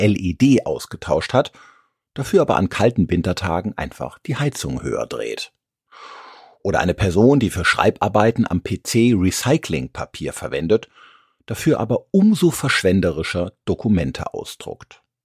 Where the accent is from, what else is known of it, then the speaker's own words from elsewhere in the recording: Rhineland, Germany; Oder wie man bei uns im Rheinland sagen würde, Pommes Schranke.